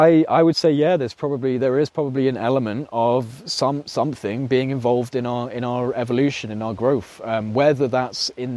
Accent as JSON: {"language": "English", "region": "Wales", "country": "United Kingdom", "tie": "born or raised there", "also_born_or_lived": "Reading", "accent": "English", "said": "I've still got quite a British accent, an English accent. But I was born in Reading originally, but I bounced around. I lived most of my life in Wales as a child, to be honest. But I just didn't really pick up the accent."}